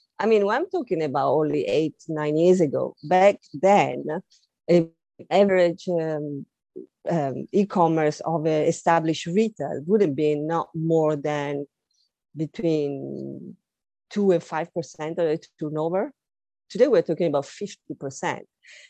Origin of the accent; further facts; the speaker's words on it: Milan, Lombardy, Italy; moved away as an adult; now in London, United Kingdom; I'm originally Italian. I'm from Milan, the fashion capital, as they call it. I grew up in a very design-rich environment